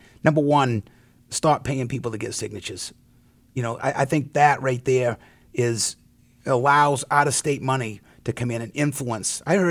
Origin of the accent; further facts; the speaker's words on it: Gorham, Maine, United States; I've spent 5 years on a school business roundtable at the high school level right in my hometown of Gorham.